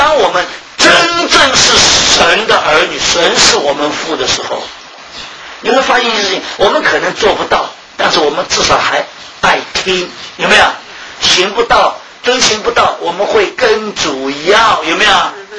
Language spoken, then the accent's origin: Chinese; Shanghai, China; 我们上海人，你骂人家瘪三，人家骂你吃老，就是这样。